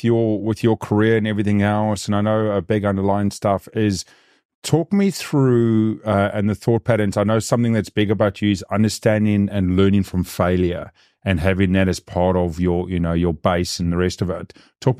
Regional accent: South Africa; And I'm obviously South African.

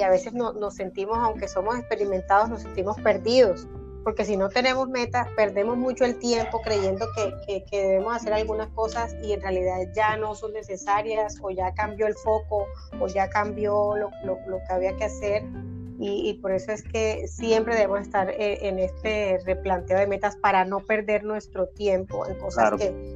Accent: Colombia; soy colombiana, agente inmobiliaria de hace ya varios años

